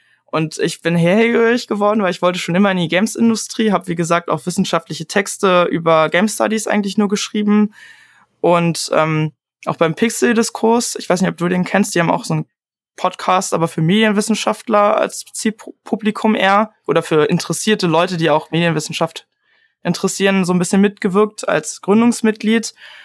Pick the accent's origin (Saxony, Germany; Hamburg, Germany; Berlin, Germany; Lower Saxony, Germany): Berlin, Germany; born there; aber ich bin auch geborener Berliner.